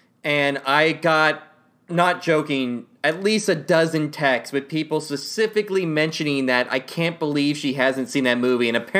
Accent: Anaheim, California, United States; So I'm from Anaheim, which before the Mighty Ducks had a hockey team, it was the movie.

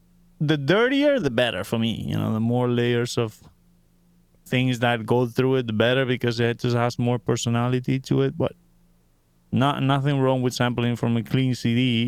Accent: Valencia, Valencian Community, Spain; keep in mind, like I said, that I'm from Valencia, Spain.

